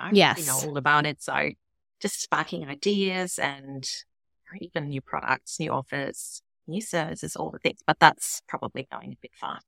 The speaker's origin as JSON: {"language": "English", "country": "Germany", "tie": "born or raised there", "second_language": "English", "moved": "as an adult", "lives_now": "Australia", "said": "I am originally from Germany, so I'm at the halfway mark. I'm just beyond 40. So I've lived in Australia for 20 odd years and grew up my first 20 years in Germany, hence the accent I can't shake."}